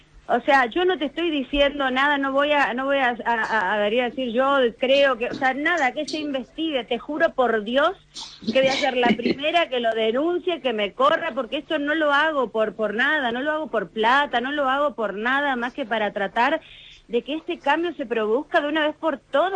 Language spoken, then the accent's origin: Spanish; Argentina; tenemos que, o sea, como argentino, porque si no vamos a justificar todo